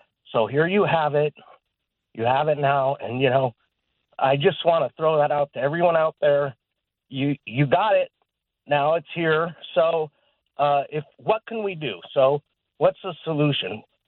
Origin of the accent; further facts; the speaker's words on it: California, United States; Real quick, I grew up in the Valley to Italian Catholic school, just like you.